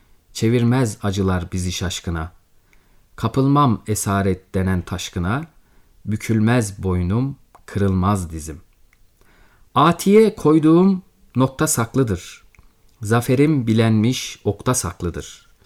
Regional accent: Bolvadin, Afyonkarahisar, Turkey; Afyonkarahisar'ın Bolvadin ilçesinde okudum, büyüdüm. Oralıyım.

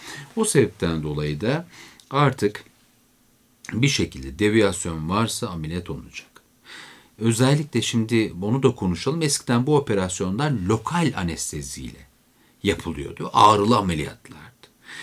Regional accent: Beypazarı, Ankara, Turkey; İşte çocukluğumuzda sobalı evlerde sobaların üzerine ben Beypazarlıyım anacığımız güğümleri koyar böyle nemlenirdi ortam.

